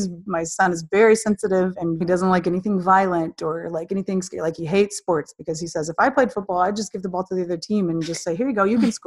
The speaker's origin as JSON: {"language": "English", "town": "Seattle", "region": "Washington", "country": "United States", "tie": "born there", "said": "And I mean, I was born in Seattle, but have lived here most of my life."}